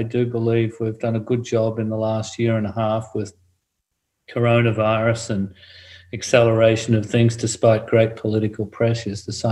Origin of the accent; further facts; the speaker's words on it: Australia; maybe I've had some latitude by being Australian and being able to be forthright about things